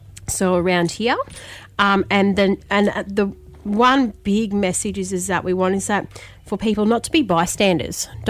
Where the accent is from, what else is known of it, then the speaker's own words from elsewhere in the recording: Brisbane, Queensland, Australia; now in Cairns, Australia; But I grew up in Brisbane. It was my mum, she was raised here, and I only moved up to Cairns in my sort of, I guess, early adult years.